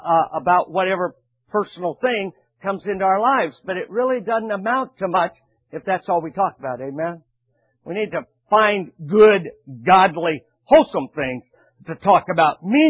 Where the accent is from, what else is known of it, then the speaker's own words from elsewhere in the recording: Nebraska, United States; I'm from Nebraska. I grew up in Nebraska, so I'm naturally a fan of the national champion Cornhuskers from Nebraska.